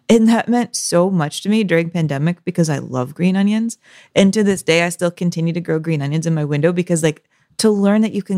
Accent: United States; I grew up in America and I don't know the metric system.

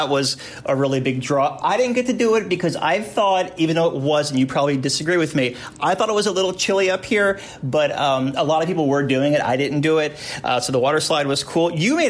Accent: the South, United States; I did a lot of go-karting growing up in the South

